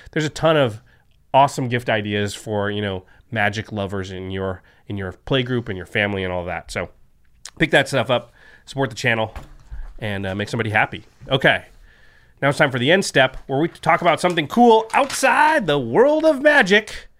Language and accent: English; Portland, Oregon, United States